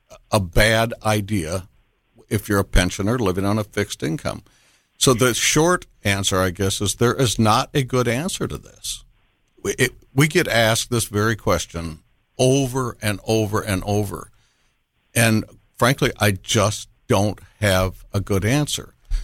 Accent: Midwest, United States; Good Midwestern upbringing.

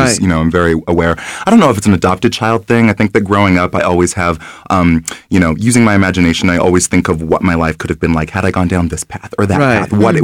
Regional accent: Alberta, Canada; I grew up in Alberta. So it's what they refer to as the Texas of the North. It's a province that's it's quite far west. It's right next to British Columbia, right above Montana.

